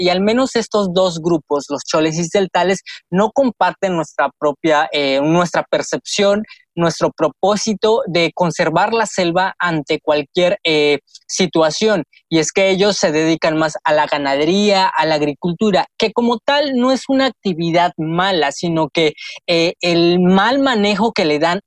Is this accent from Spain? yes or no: no; Mexico; compartirlo y enamorarnos más de nuestra cultura como mexicanos.